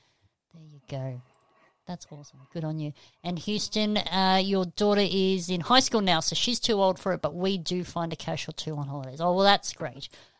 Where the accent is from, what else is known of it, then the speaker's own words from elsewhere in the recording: Queensland, Australia; Well, I'm a Queenslander. I can say that, you know. I'm from there, you know.